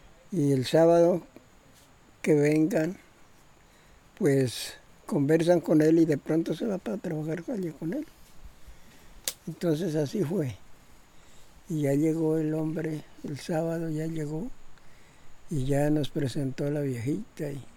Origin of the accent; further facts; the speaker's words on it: Huila, Colombia; now in Caquetá, Colombia; Me vine del Huila, pues decían que acá era muy bueno, las tierras del Caquetá